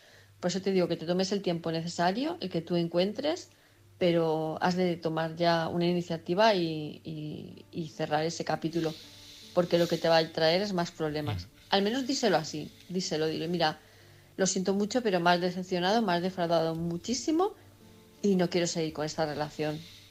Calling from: Palma, Balearic Islands, Spain; de Palma de Mallorca

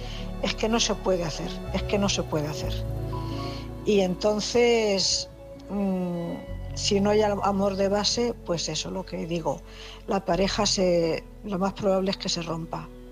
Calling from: Cuenca, Castilla-La Mancha, Spain; corresponsal de Cuenca.

